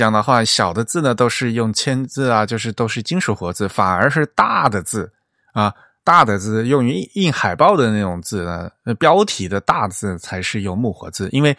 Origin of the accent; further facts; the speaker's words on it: Fujian, China; 大家可能也知道哈，我是福建人，像我福建老家